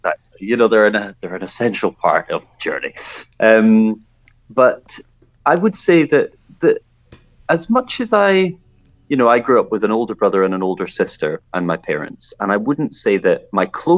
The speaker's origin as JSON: {"language": "English", "region": "Scotland", "country": "United Kingdom", "tie": "born or raised there", "said": "growing up in Scotland"}